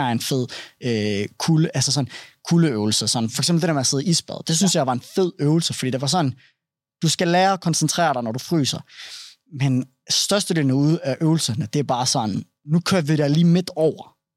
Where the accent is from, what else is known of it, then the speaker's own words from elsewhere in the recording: Brabrand, Central Denmark Region, Denmark; at jeg er fra Brabrand